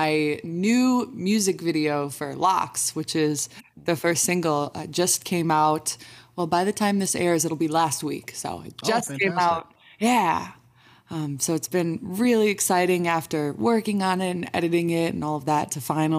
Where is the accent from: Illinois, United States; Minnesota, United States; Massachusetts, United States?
Illinois, United States; Chicago; So I just remember, I'm from Chicago, and just driving around listening